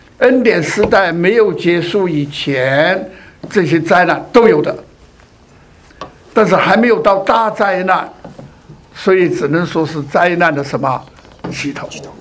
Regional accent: Sichuan, China; 我因为他是四川人，我也是四川人嘛，所以叫做同乡。

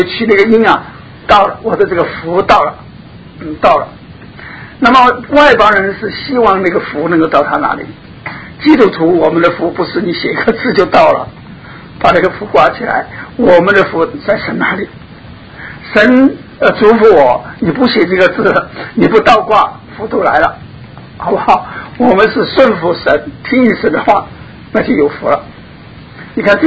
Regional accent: Hong Kong; 因为我从香港来，这个香港啊有很多的做法

